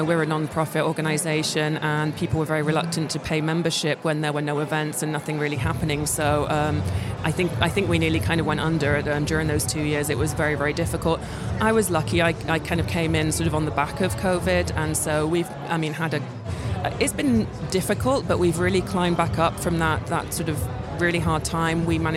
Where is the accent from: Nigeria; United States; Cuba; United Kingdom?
United Kingdom; England; also born or lived in France / Switzerland; So I'm actually British. I grew up in an English family in England, fell in love with French as a child, and followed that dream all the way through. I'm married to a French man. I lived in France and French-speaking Switzerland for many years, and I'm fluent in French now. And we moved to Georgia in 2019.